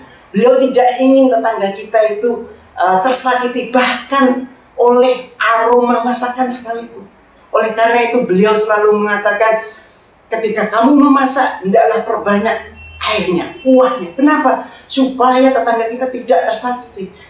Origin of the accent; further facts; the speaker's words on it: Indonesia; Saya terlahir sebagai Muslim. Saya berasal dari Indonesia.